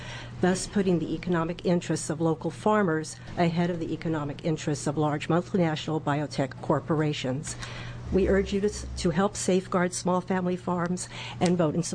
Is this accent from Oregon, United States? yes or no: yes; Oregon, United States; I am from Josephine County.